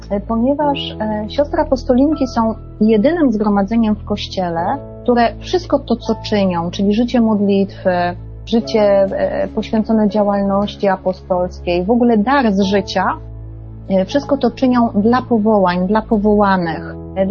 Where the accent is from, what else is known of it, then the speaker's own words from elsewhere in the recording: Kraków, Lesser Poland, Poland; Urodziłam się w Krakowie, tam też wychowywałam się razem z moją siostrą, obecnie